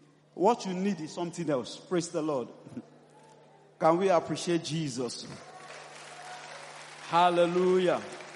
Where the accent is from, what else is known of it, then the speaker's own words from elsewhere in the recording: Festac, Lagos, Nigeria; I lived in Festac. I grew up in Festac. I still live in Festac.